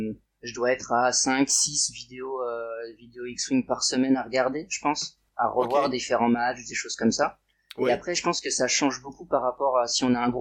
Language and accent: French; Brest, Brittany, France; Alors, moi, je suis originaire normalement de Brest, pas très loin de Quimper, à une heure.